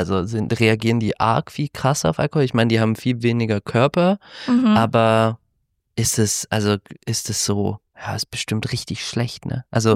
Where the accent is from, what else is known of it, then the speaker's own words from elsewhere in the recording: Baden-Württemberg, Germany; Ich bin ja im Schwabenland aufgewachsen